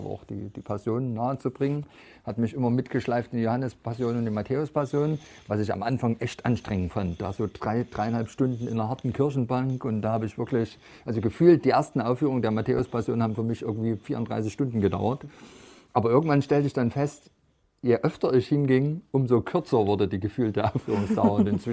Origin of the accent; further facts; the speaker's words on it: Leipzig, Saxony, Germany; born there; Also ich bin ja in Leipzig geboren und deswegen schon sehr zeitig einfach mit diesem Typen da auf diesem Sockel in Berührung gekommen